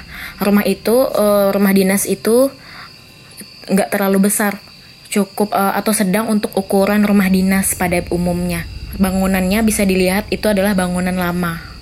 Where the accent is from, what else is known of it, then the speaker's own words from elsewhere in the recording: Kalimantan, Indonesia; Asal saya dari Kalimantan.